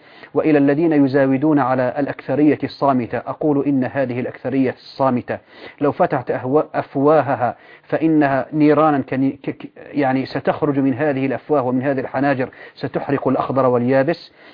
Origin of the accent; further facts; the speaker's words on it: Syria; الدعابة عندنا في سوريا دائما تشبه لنا حمص وحماة